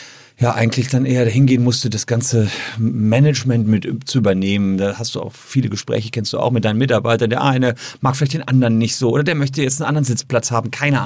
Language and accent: German; Gevelsberg, North Rhine-Westphalia, Germany; in Gevelsberg, meine Heimatstadt